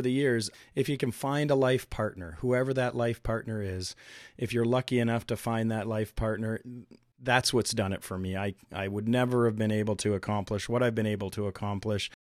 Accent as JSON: {"language": "English", "town": "London", "region": "Ontario", "country": "Canada", "said": "London, Ontario."}